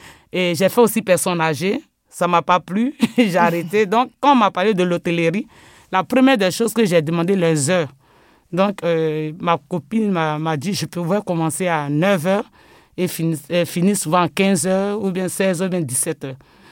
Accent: Côte d’Ivoire; now in France; moi, je suis née d'abord en Côte d'Ivoire. J'ai grandi là-bas parce que je suis arrivée en France en 2000.

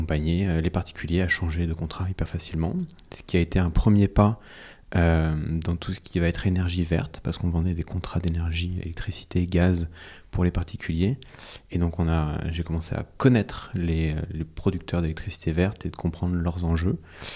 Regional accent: Vichy, Auvergne-Rhône-Alpes, France; 30 ans, fondateur et directeur de Caravelle. Alors, je viens de Vichy, en Auvergne.

